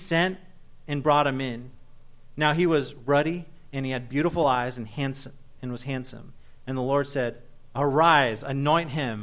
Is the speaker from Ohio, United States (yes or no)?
yes; Beloit, Ohio, United States; I come from Beloit.